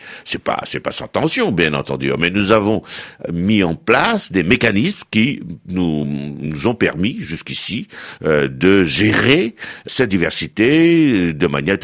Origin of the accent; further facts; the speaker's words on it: Mauritius; J'étais ministre de l'Industrie et je reviens d'un pays où, à un moment donné, nous avons eu tellement de succès que nous avons tué les conditions du succès. Nous avons employé toute la main-d'œuvre au point que Maurice, aujourd'hui, importe de la main-d'œuvre